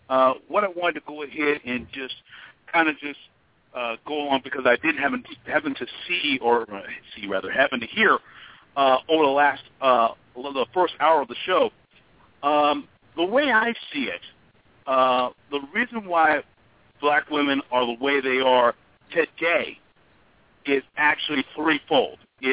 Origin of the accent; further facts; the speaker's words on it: San Francisco, California, United States; I'm from San Francisco.